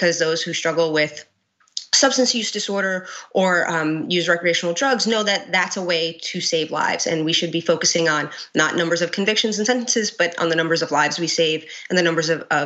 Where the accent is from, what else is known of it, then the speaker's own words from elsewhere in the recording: Queens, New York, United States; I am a born and raised Queens resident. I grew up in South Richmond Hill, Queens.